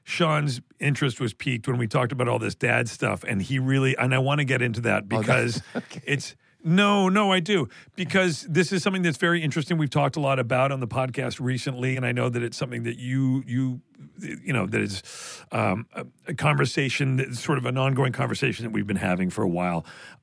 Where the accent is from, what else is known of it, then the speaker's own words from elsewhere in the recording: Canada; as a Canadian